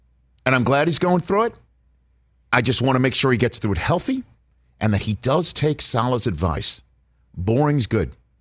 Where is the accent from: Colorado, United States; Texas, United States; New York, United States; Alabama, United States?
New York, United States; It does help because I'm from New York and I have a lot of spite and bile in me.